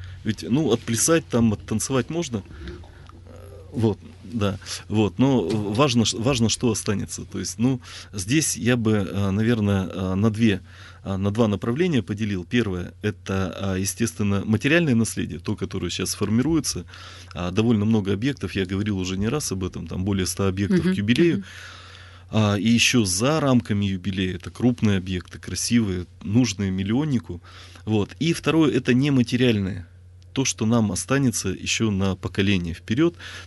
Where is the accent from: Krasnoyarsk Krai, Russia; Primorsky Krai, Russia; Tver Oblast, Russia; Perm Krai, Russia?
Perm Krai, Russia; Perm; я пермяк, коренной пермяк, родился, здесь вырос, никуда не уезжал.